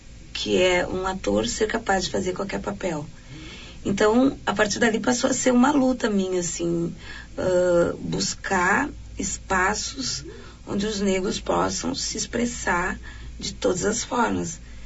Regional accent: Lajeado, Rio Grande do Sul, Brazil; also born or lived in Taquari; Eu nasci em Taquari, mas com 11 anos eu fui morar em Lajeado, uma cidade de colonização italiana e alemã. E ali eu já era uma das poucas meninas negras que frequentava, digamos, a sociedade lajadense

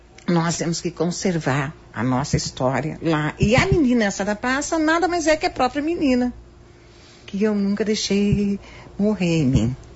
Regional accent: Bagé, Rio Grande do Sul, Brazil; now in Porto Alegre, Brazil; Bagé é a cidade, a terra. O lugar onde eu nasci e que me acompanhou, né? A vida inteira eu vim para Porto Alegre com 21. Com 21 anos, novinha, né?

